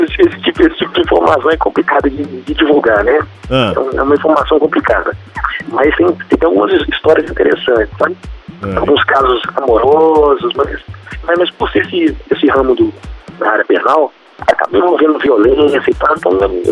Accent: Belo Horizonte, Minas Gerais, Brazil; Belo Horizonte, Minas Gerais.

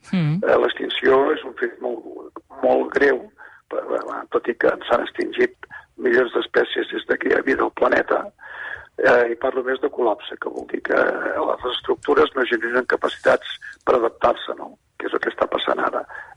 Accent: Catalonia, Spain; soc català i tinc per Catalunya, la meva terra, no, la mare, l'he viscut en el Pirineu i tal, i soc de Serranos, que diuen aquí a Castella i Lleó

